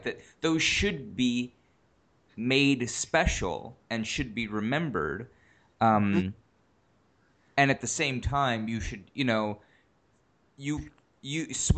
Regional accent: New York City, New York, United States; I mean, I grew up in New York where the area I grew up in is literally statistically the most diverse place on earth, not just New York, but the specific area of New York, the most diverse place on earth.

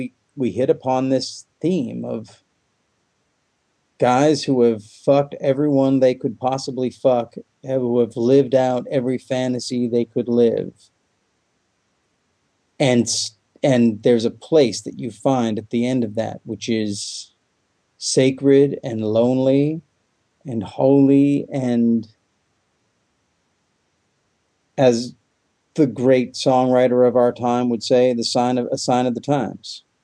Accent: United States; I've been in exile from America. As an American, you see me as being an exile.

